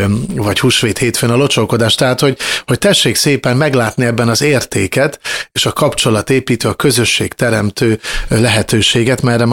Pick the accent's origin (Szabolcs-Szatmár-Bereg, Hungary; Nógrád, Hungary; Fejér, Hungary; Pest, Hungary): Pest, Hungary; Máriabesnyő; Pedig én Mária Besei származású vagyok, és ugye az már az inkább ilyen galgamenti kultúrkörhöz tartozik, és vagy hát néprajzi tájegységhez